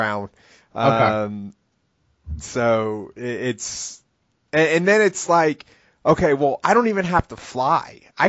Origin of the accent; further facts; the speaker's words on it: Colorado, United States; I'm from Colorado, obviously.